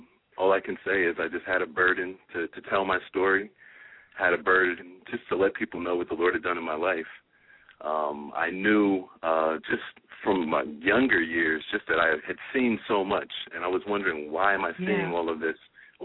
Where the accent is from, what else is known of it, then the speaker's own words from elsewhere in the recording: New Jersey, United States; I'm from North Jersey originally.